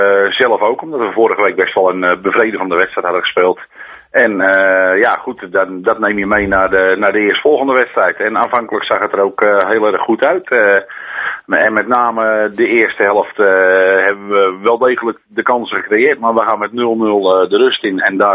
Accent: Mijdrecht, Utrecht, Netherlands; Ja, nou ja, ik kom natuurlijk zelf uit Meidrecht vandaan.

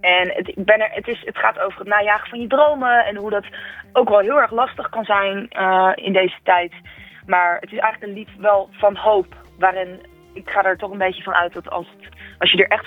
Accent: Capelle aan de IJssel, South Holland, Netherlands; ik ben opgegroeid in Capelle aan de IJssel in Rotterdam naar de HAVO gegaan.

